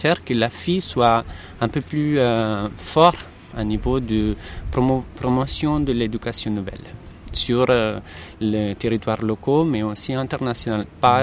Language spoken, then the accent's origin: French; Italy; je viens de l'Italie